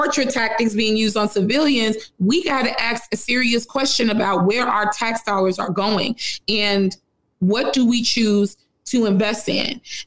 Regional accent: Chicago, Illinois, United States; And so I'm from Chicago.

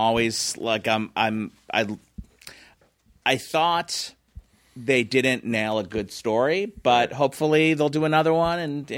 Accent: Philadelphia, Pennsylvania, United States; I was from Philly.

